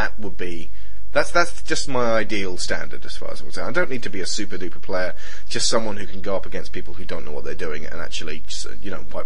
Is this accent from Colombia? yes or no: no; United Kingdom; Yeah. We're British.